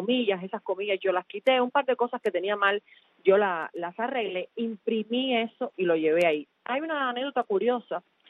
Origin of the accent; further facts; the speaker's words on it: Cuba; claro que soy pro-Cuba, yo soy cubana.